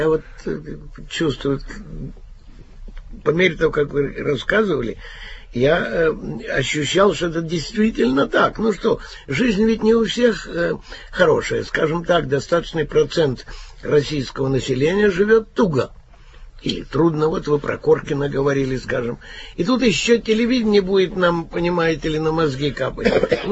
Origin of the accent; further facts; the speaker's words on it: Cherkasy, Cherkasy Oblast, Ukraine; born there; А я там просто родился.